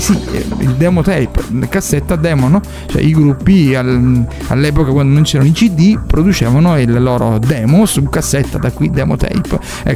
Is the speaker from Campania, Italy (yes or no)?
no; Catania, Sicily, Italy; A questo punto è arrivata l'ora di rientrare a casa e andare direttamente dalle nostre parti, proprio a Catania.